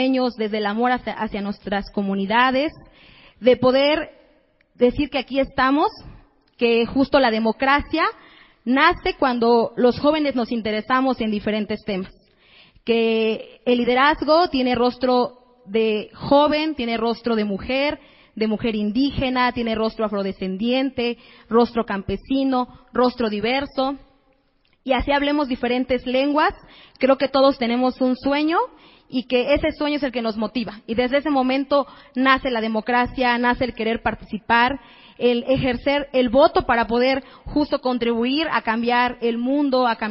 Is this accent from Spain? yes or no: no; Mexico; first language Zapotec; Spanish is a second language; Los saludo en mi lengua materna, el zapoteco, porque justo representa la voz de mi comunidad, la voz de mi madre, la voz de mi abuela